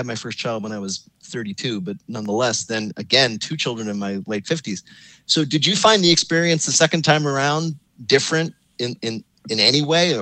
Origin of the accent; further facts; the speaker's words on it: New Jersey, United States; around the same time I grew up in suburban New Jersey.